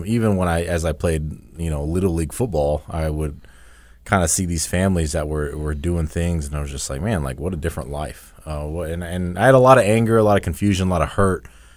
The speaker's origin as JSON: {"language": "English", "town": "Arlington", "region": "Texas", "country": "United States", "tie": "born or raised there", "said": "Hey, so I'm actually born and raised in Dallas-Fort Worth area. So I grew up urban, Arlington, Texas."}